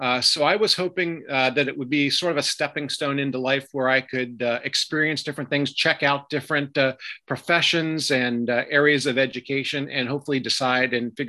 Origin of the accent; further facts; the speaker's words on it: Lancaster, Pennsylvania, United States; Lancaster, Pennsylvania, which is where I live today.